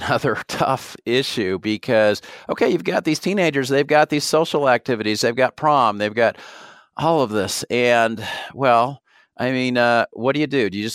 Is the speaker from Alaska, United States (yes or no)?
no; California, United States; now in Utah, United States; And I'm from Southern California. I went to church that had 7,000 people and they had a huge youth group.